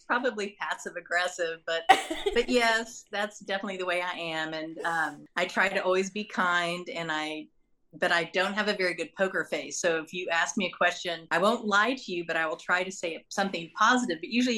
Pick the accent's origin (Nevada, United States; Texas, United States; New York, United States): Texas, United States; Fort Worth; I grew up in Fort Worth and I moved to Dallas as soon as I could.